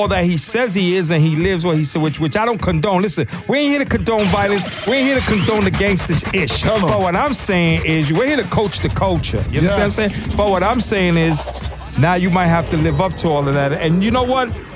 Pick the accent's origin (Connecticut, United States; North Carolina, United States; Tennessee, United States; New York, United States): New York, United States; Here's what I learned growing up in New York.